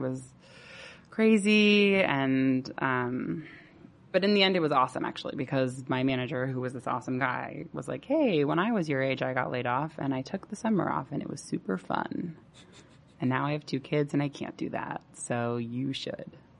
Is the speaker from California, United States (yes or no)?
yes; California, United States; I mean, I grew up in the Bay Area, but I'd never lived in San Francisco proper.